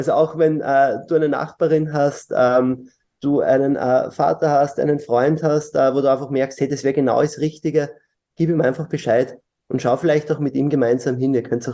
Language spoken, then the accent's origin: German; Lower Austria, Austria; Ich bin Niederösterreicher